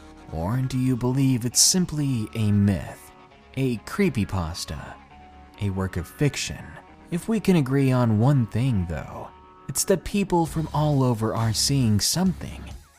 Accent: Australia; moved away as an adult; even though I was raised in Australia for my first 20 years.

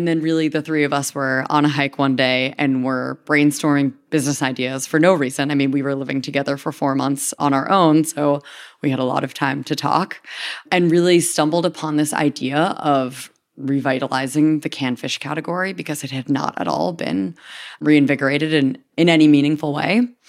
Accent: New Hampshire, United States; You know, growing up in New Hampshire, the only thing that I knew about canned fish was commodity, water-packed.

